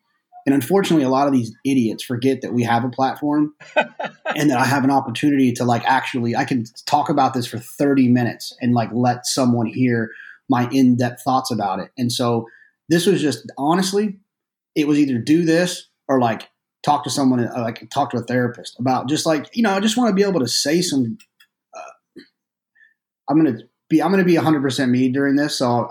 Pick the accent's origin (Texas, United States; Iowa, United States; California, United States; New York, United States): Texas, United States; I grew up in Texas, went to a predominantly white school